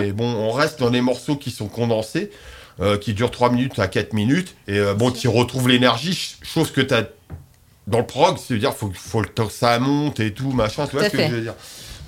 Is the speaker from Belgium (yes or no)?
no; Paris, Île-de-France, France; Écoute, moi, je suis parisien.